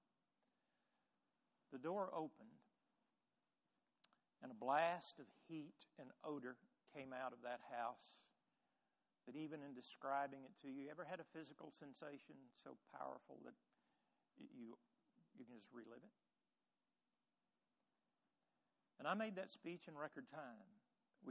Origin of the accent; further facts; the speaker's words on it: Tennessee, United States; every year, the little church that I grew up in West Tennessee, and I'm sure they still do it